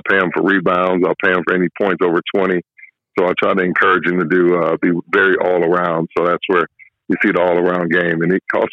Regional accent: Texas, United States; and growing up in Texas, you know, it's a football state.

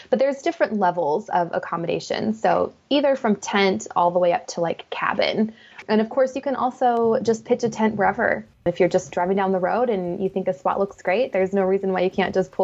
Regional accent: New Mexico, United States; also born or lived in Colorado; And I grew up in New Mexico and Colorado.

